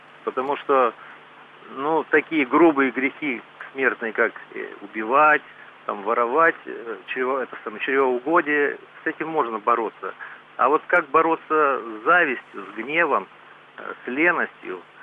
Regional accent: Volgograd Oblast, Russia; Я из Волгоградской области.

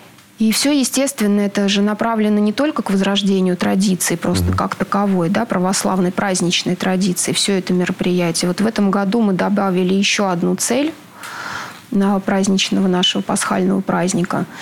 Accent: Spassk, Russia; Я сама уроженка города Спасска.

